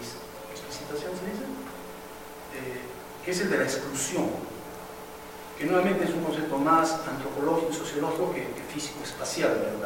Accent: Peru; Soy peruano y justamente por eso quería hacer esta reflexión.

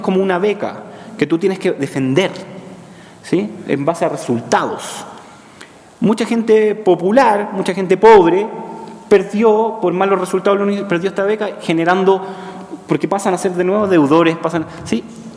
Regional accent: Chile; Yo vengo de Chile, no tengo idea de lo que significa con orientación pública.

